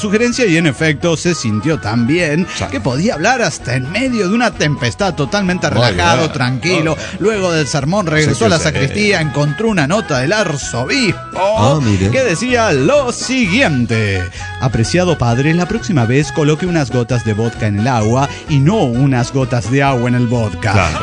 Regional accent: San Luis, Argentina; de San Luis, capital argentina.

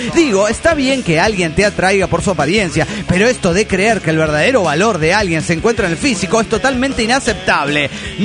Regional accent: Querétaro, Mexico; de Querétaro, México.

